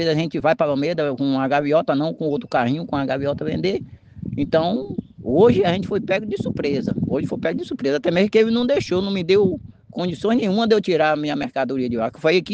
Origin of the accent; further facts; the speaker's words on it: Itapetinga, Bahia, Brazil; Por sinal, a gente que somos daqui de Itapetinga, né?